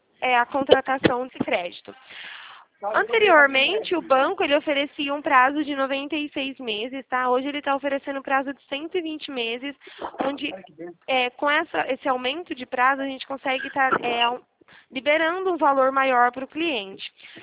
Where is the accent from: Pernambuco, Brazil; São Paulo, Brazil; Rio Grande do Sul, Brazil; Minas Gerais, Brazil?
São Paulo, Brazil; Araras; eu sou de Arara, São Paulo